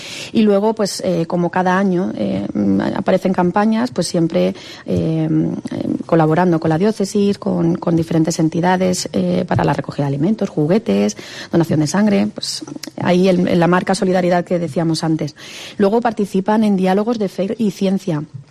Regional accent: Seville, Andalusia, Spain; Yo que soy sevillana, me gusta conocer la provincia de Castellón

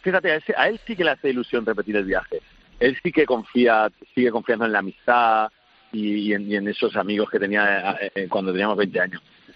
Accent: Spain; nos metemos con nosotros mismos también, con cómo somos los españoles, de gritones, de despistados

